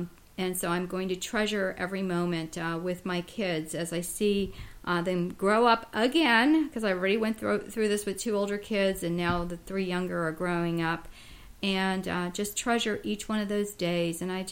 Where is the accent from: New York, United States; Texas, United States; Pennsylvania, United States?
New York, United States; born there; now in Florida, United States; Yes, you know, us southern people have to go see the leaves falling, although I was born in New York.